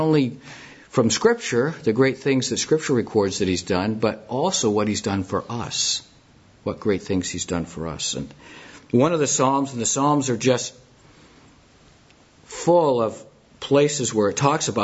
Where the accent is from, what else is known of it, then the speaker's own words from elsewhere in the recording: Detroit, Michigan, United States; born there; I was born, my folks were living outside Detroit, Michigan at the time. I was born in just outside Detroit.